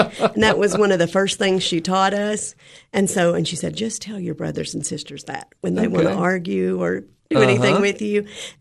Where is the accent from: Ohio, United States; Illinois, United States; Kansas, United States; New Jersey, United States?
Ohio, United States; Dayton; born there; We were born in Dayton, Ohio.